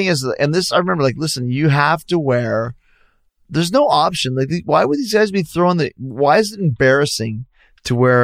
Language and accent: English; Winnipeg, Manitoba, Canada; We're both from Winnipeg.